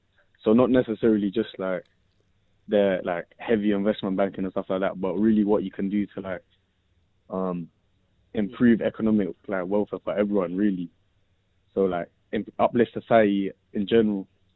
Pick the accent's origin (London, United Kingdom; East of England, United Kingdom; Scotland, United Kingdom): London, United Kingdom; born there; I was born here in London, but I go back to visit the old man and family probably once a year.